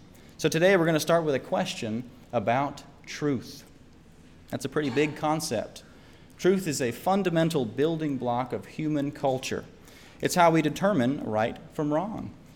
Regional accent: Nashville, Tennessee, United States; in case you don't know me, and I am from Nashville, Tennessee.

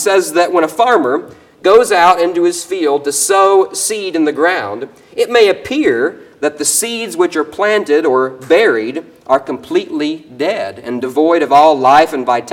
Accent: West Virginia, United States; Now, back where I grew up in West Virginia, I get to see this kind of thing happen a lot.

